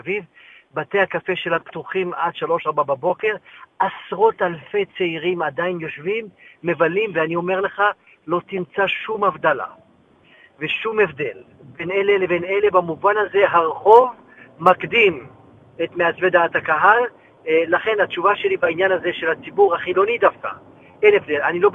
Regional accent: Morocco; now in Israel; אני באתי ממרוקו, אני לא שמעתי מעולם על הגזזת, רק כשהגעתי לפה, אני בהרבה תופעות מרוקאיות, למדתי אותם פה אגב, בארץ.

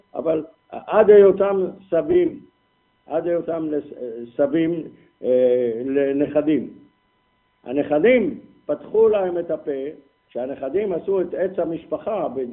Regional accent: Jerusalem, Jerusalem District, Israel; אני כירושלמי מצוי מגיע לקורס טייס ומגלה שמסביבי נמצאים בעיקר טייסים מקיבוצים ומושבים.

